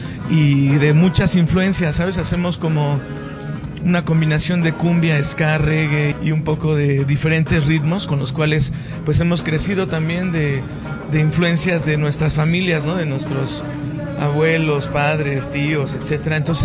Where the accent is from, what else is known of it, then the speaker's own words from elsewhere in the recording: Mexico City, Mexico; born there; lo han clasificado como un reggae mexicano, pues porque nacimos en la Ciudad de México